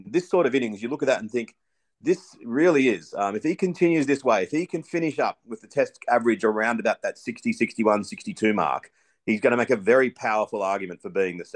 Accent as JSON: {"language": "English", "country": "Australia", "said": "And again, I'm not saying that as an Australian."}